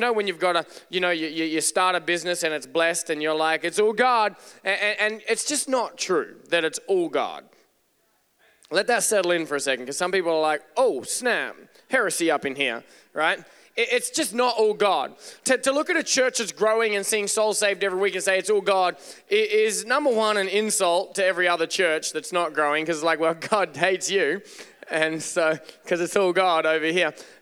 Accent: Australia; if I ever missay a word, I just blame it on being Australian

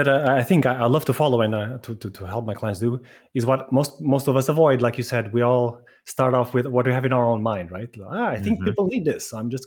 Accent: Lisbon, Portugal; I'm from Lisbon, Portugal.

